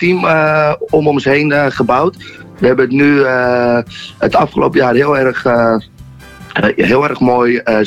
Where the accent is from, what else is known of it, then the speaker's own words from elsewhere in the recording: Netherlands; born there; Nee, ik kom zelf niet uit Italië. Ik ben wel hier geboren, maar mijn familie komt wel uit Italië.